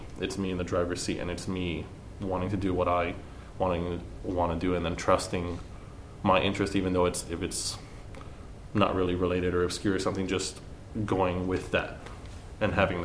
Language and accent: English; Spain; now in United States; not being born in America, I was born in Spain, but spent all, well, nearly all of my life there